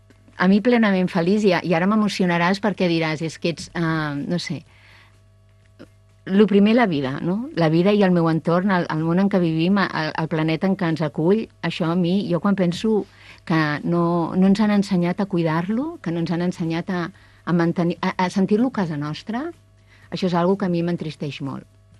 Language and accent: Catalan; Barcelona, Catalonia, Spain; now in Sant Martí Sarroca, Spain; Tot i que jo sóc de Barcelona, visc a Sant Martí Sarroca. Porto 40 anys al Penedès, amb la qual és casa meva també